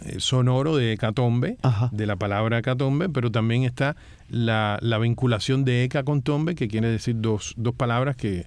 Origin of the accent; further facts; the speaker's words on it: Cuba; now in France; mi niñez y mi adolescencia. Pues fue muy rica en cuanto a todo lo que pude almacenar como experiencia cubana, ¿no?